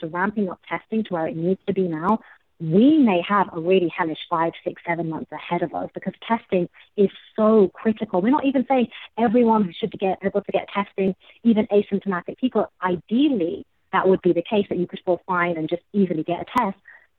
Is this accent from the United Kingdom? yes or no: yes; England, United Kingdom; now in United States; I live in America, and I choose to live here because I love it. And I say this as a Brit who left England very specifically to train in public health at the CDC